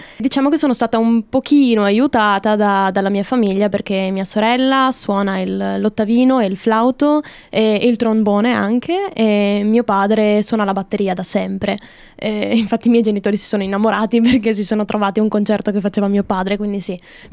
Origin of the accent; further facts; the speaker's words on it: Trieste, Friuli-Venezia Giulia, Italy; moved away as an adult; also born or lived in Bologna; Io sono di Trieste, ho 25 anni, sono nata e vissuta lì per quasi tutta la mia vita. Finite le superiori ho deciso di trasferirmi a Bologna, dove sono stata 5 anni alla fine